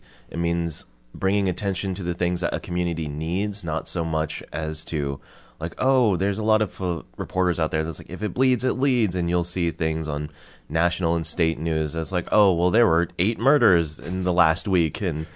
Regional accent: Dillingham, Alaska, United States; now in Kodiak, United States; growing up in Dillingham, obviously I'm going to have a lot of issues with it.

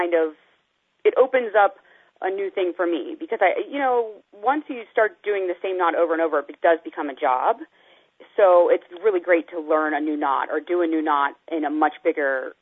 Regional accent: Pennsylvania, United States; I'm from Pennsylvania, so I don't understand fishing.

